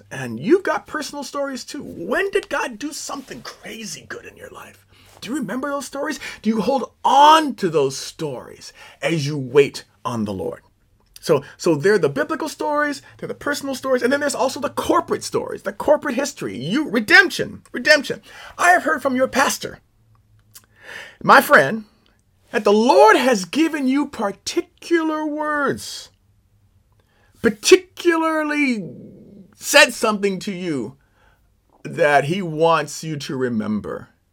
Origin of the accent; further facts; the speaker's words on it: Oakland, California, United States; Now, I was born and raised in Oakland. I went to schools in Oakland. I have brothers and sisters and relatives here in Oakland.